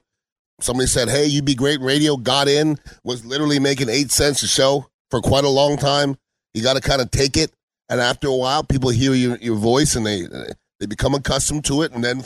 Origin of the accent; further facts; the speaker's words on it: Montreal, Quebec, Canada; I grew up in Montreal, Canada, and wrestling is huge in Montreal.